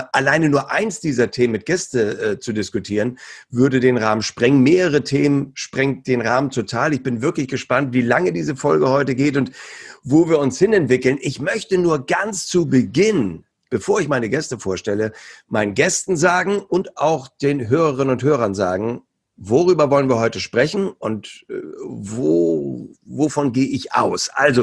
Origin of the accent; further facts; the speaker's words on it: Hamburg, Germany; so als Hamburger